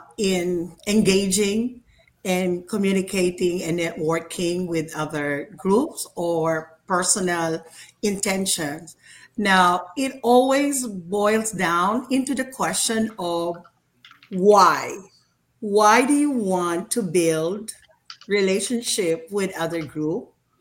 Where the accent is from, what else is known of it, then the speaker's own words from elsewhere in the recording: Philippines; English is a second language; as a Filipino, we are so social